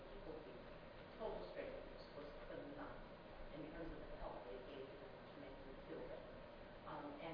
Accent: Philadelphia, Pennsylvania, United States; And I'm from Philadelphia.

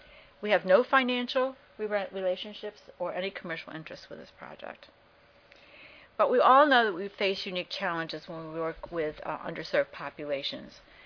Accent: Philadelphia, Pennsylvania, United States; I'm from Philadelphia.

